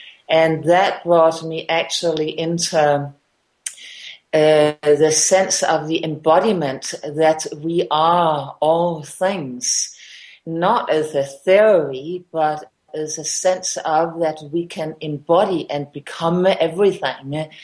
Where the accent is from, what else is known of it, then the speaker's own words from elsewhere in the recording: Denmark; now in New Zealand; I am originally from Denmark, and I now live in New Zealand.